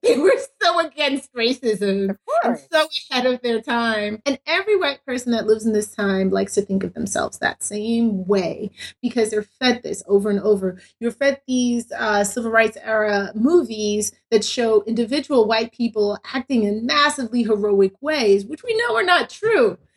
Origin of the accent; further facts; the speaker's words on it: Brooklyn, New York, United States; only needed to watch it once because I grew up in Brooklyn.